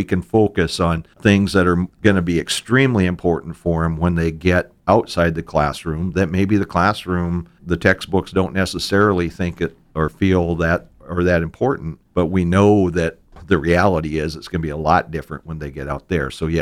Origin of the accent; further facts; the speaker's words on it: Beach, North Dakota, United States; also born or lived in Mott / Watford City; I grew up in Western North Dakota, from a little town by the name of Beach that sits a mile from the Montana border. I graduated from high school in Mott. In between, we lived in Watford City in the oil fields